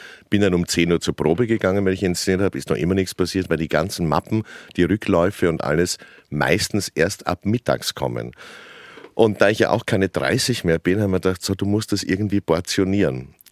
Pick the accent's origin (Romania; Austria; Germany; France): Austria; Hainburg an der Donau, Lower Austria; born there; Ich wurde in Hamburg an der Donau geboren, aber dann sehr früh übersiedelt.